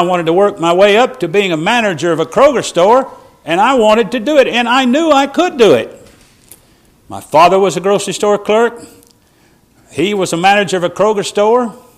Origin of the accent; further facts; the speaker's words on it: United States; But I'm an American. And I'm an American before anything else.